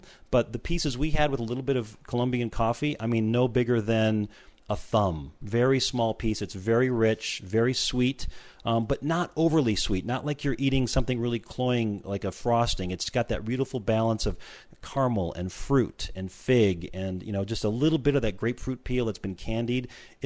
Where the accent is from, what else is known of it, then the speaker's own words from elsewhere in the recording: Midwest, United States; I'm from the Midwest. I've had giant lumberjack breakfasts before.